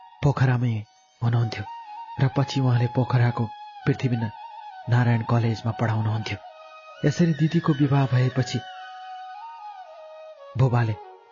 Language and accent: Nepali; Lekhnath, Gandaki Province, Nepal; मैले सानोमा लेखनाथ नगरपालिकाभित्रकै एउटा स्कुलमा पढेकी र हाम्रो परिवारले त्यहीँ पढेको